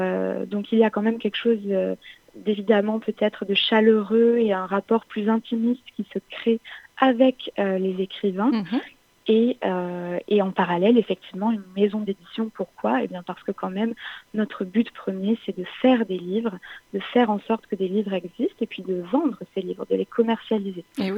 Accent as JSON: {"language": "French", "town": "Nîmes", "region": "Occitanie", "country": "France", "lives_now": "Paris, France", "said": "Je suis originaire de Nîmes. J'ai eu la chance de faire des études dans mon lycée d'origine, au lycée Alphonse Daudet."}